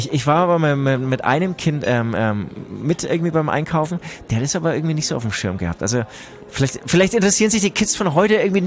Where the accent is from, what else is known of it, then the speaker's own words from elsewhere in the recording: Munich, Bavaria, Germany; Ich komme hier aus Untergiesing und das ist eigentlich wie so ein kleines Dorf. Jeder kennt jeden